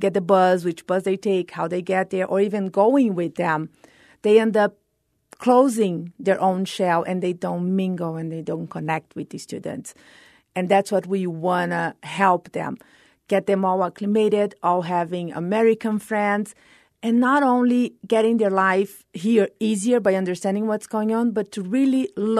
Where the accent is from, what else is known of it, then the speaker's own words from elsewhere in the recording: Brasilia, Federal District, Brazil; English is a second language; now in El Paso, United States; I'm from Brasilia. It's a dry area in Brazil, so the vegetation is not that different from here. The climate is not that different.